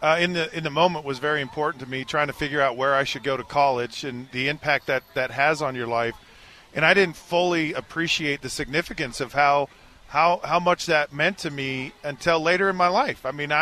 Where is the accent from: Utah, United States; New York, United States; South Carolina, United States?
Utah, United States; I'm a kid from Utah County in the 1980s. I'm an LDS kid who's a quarterback who has deep ties to BYU.